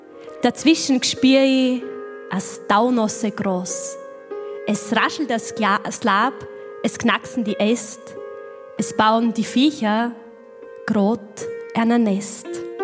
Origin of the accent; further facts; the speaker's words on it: Groß St. Florian, Styria, Austria; Bei uns daheim in Groß St. Florian.